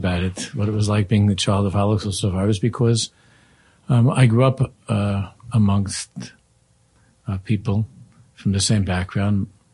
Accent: Queens, New York, United States; also born or lived in Israel; I grew up in Queens, in the area called Hillcrest, not far from Kew Gardens Hills. Also, we did a brief Aliyah stint in Eretz Yisrael for a couple of years.

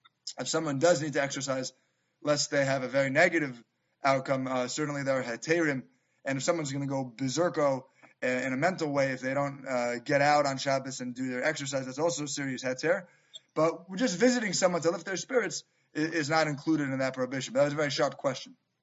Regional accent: Queens, New York, United States; I remember growing up in the Young Israel Jamaica States community in Queens

